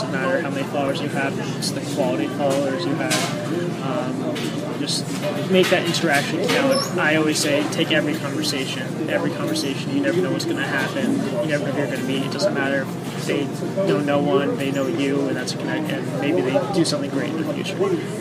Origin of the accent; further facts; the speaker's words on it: White Plains, New York, United States; I'm from White Plains, 23 years old.